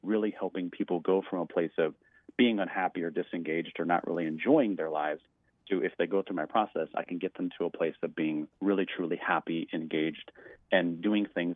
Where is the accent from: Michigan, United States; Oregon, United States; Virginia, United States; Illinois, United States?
Michigan, United States; moved away as an adult; now in Phoenix, United States; So I was born and raised in Michigan. So the first 24 years of my life were in the state of Michigan.